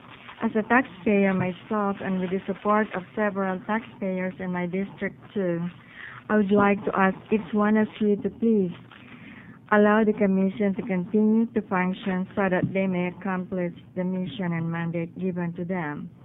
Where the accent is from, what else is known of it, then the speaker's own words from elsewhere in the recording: Medford, Oregon, United States; English is a second language; I'm from Medford, and I'm an adult foster home provider.